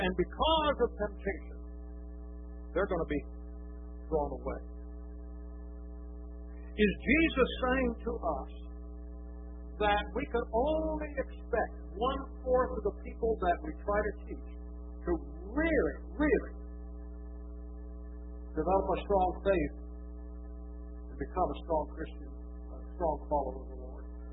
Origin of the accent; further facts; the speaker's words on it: Ohio, United States; We had a neighbor back on the farm. I was raised in Northeast Ohio. Quite a large farm.